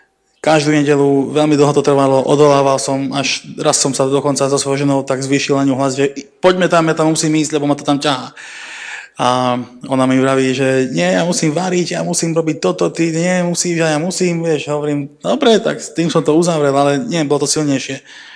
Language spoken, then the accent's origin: Slovak; Nové Zámky, Nitra Region, Slovakia; a pochádzam z Nových Zámkov.